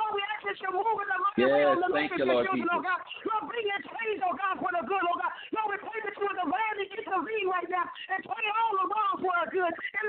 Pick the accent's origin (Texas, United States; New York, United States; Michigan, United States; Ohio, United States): New York, United States; Long Island; from Long Island